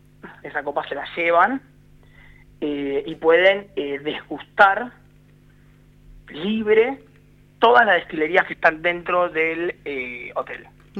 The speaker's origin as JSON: {"language": "Spanish", "region": "Buenos Aires", "country": "Argentina", "said": "nosotros somos de Buenos Aires"}